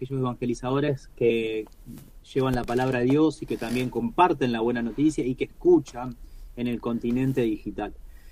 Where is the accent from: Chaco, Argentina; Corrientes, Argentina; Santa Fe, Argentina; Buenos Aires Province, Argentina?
Santa Fe, Argentina; Rosario; now in Funes, Argentina; yo vivo en Funes, que queda a 10 kilómetros de Rosario, pero nací en Rosario, viví muchos años en Rosario, nada más que ahora vivo en Funes.